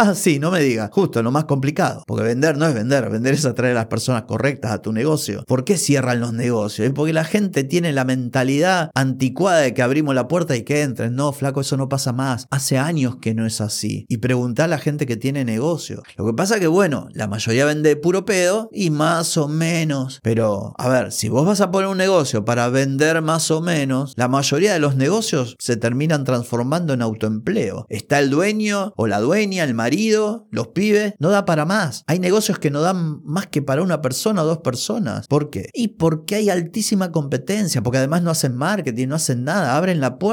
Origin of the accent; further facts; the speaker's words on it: Mar del Plata, Buenos Aires Province, Argentina; yo soy de Mar del Plata, la capital del país en su momento, bueno, sigue siendo Buenos Aires